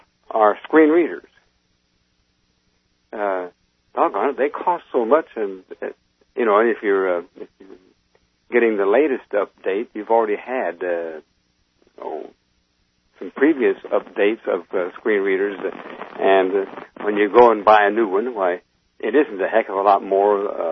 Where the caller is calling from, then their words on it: North Carolina, United States; North Carolina.